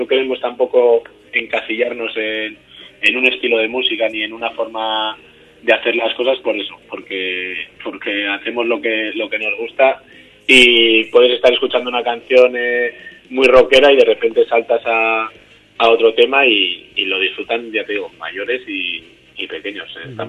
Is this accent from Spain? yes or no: yes; Vitoria, Basque Country, Spain; yo soy de Vitoria, yo soy gasteiztarra